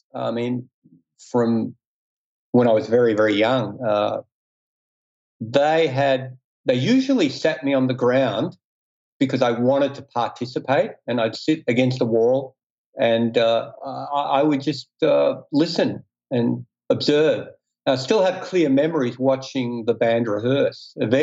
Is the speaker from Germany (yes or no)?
no; Melbourne, Victoria, Australia; I grew up in Melbourne, Australia. So there was quite a lively nightclub scene, even back in the days. We're talking about 60s.